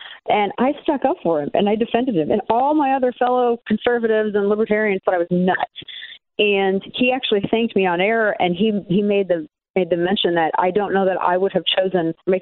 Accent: the Ozarks, United States; I'm from the Ozarks, for crying out loud. That's our thing, right?

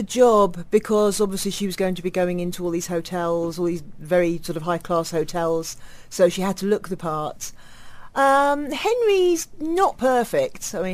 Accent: South East England, United Kingdom; I grew up in the New Forest, but I've lived abroad. I've lived in a lot of different places

